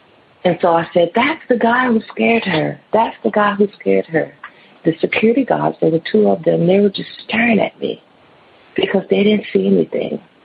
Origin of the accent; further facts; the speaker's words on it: Washington, District of Columbia, United States; I'm from Washington, D.C., and I want to tell you guys about my first encounter with a real life ghost